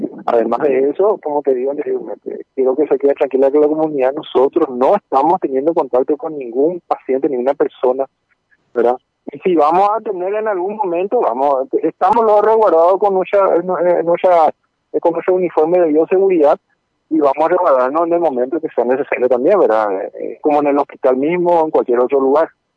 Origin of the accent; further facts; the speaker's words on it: Ayolas, Misiones, Paraguay; Yo soy ayolense, soy la autora de Bermeja, ayolense.